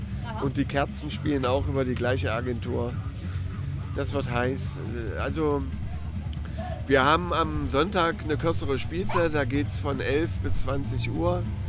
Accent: Schönebeck, Saxony-Anhalt, Germany; Schönebeck auch in meiner Heimatstadt.

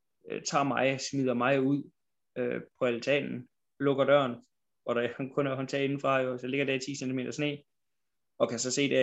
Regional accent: Rønne, Capital Region, Denmark; born there; Jeg er 37 år. Så jeg blev født i 1984 på Bornholm. I en lille by, Rønne.

